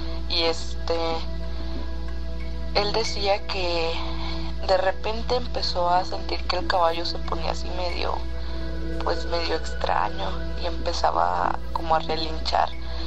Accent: Michoacán, Mexico; de Michoacán.

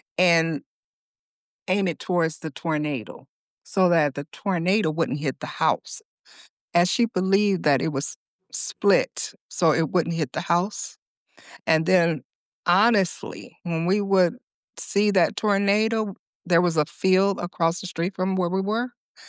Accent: Gary, Indiana, United States; Like, we would have, like, tornadoes, and I'm from Gary, Indiana.

